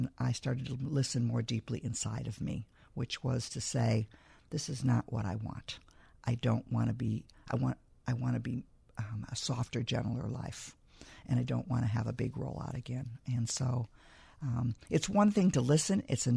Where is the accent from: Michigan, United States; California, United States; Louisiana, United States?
California, United States; And please forgive my language. I'm from California